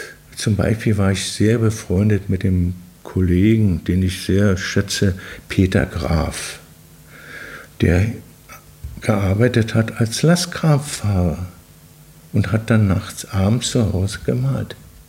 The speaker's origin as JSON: {"language": "German", "country": "Belgium", "said": "Ich hatte ja immer als Belgier woanders auch noch ein Konto in Belgien."}